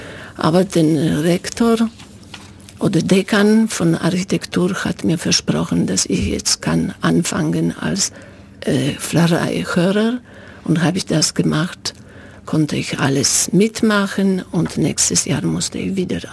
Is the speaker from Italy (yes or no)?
no; Pomeranian Voivodeship, Poland; Ich komme aus Polen. Ich bin also am Meer geboren. Das ist jetzt in Dreistadt, Gdynien, Sopot, Danzig. Ich habe in Danzig studiert.